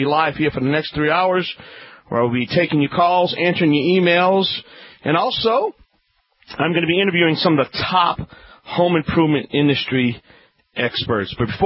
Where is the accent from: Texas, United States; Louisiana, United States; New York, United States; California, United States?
Louisiana, United States; I'm the Cajun man from the Bayou Land